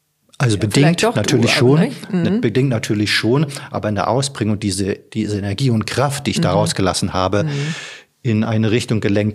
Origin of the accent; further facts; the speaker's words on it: Neumünster, Schleswig-Holstein, Germany; born there; also born or lived in Tungendorf; Ja, dörflich, großmütterlicherseits Tungendorf tatsächlich und geboren wurde ich aber in Neumünster. Mhm. Also wo ich heute immer sage, eine Stadt zum Durchfahren.